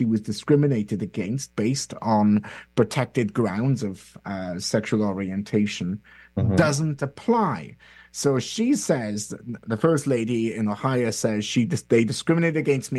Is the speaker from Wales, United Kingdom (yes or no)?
yes; Wales, United Kingdom; As a Welshman, I'm not going to comment on this sheep's beauty anymore.